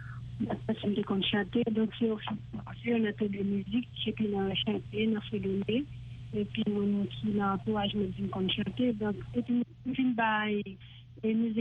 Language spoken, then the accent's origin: French; Haiti; je suis haïtien